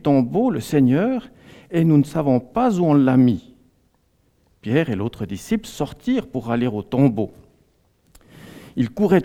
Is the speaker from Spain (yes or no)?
no; Fribourg, Switzerland; also born or lived in Biel; je viens de Fribourg, je suis fribourgeois, mais aussi biennois, puisque j'ai habité 17 ans dans cette ville depuis l'âge de 3 ans.